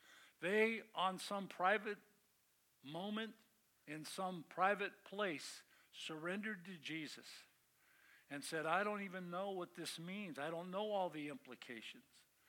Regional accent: Oakland, California, United States; every baptism he did in the church we grew up in Oakland

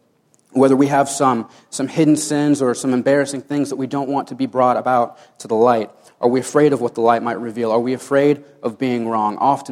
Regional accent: Houston, Texas, United States; I'm from Houston, Texas. Texas, of course, where everything is bigger and better. I'm 19 years old.

